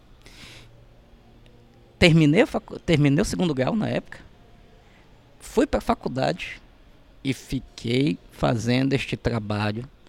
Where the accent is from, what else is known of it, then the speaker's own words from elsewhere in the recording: Belém, Pará, Brazil; Sou de Belém, certo? Sou desse pesado sobrenome e do nome. Sou descendente de libaneses. Apesar, muita gente pensa, ah, mas tu tem os costumes muçulmanos? Digo, não, a minha família é cristã